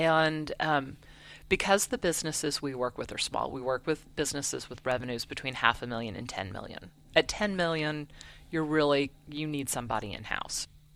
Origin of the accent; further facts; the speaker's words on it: Colorado, United States; So I spent a lot of time growing up in Colorado and actually lived there for a while.